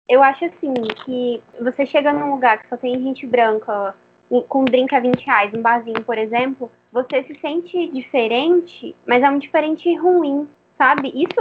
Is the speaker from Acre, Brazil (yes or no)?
yes; Acre, Brazil; eu sou do Acre, a gente tem uma proximidade ali pela história do Acre